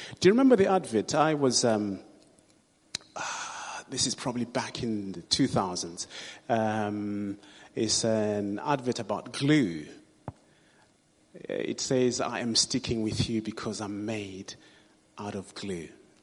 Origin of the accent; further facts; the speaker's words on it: Zimbabwe; Oh yes, I come from Zimbabwe, by the way.